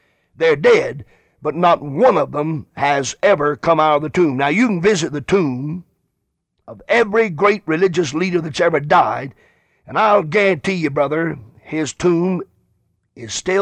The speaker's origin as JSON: {"language": "English", "town": "Greenville", "region": "South Carolina", "country": "United States", "tie": "born or raised there", "said": "Here in my hometown in Greenville, South Carolina, there have been several articles with pictures"}